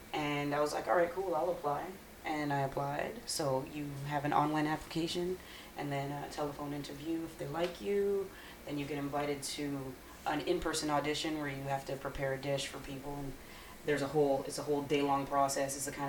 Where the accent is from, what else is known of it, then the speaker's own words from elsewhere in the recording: Montreal, Quebec, Canada; I'm from Montreal.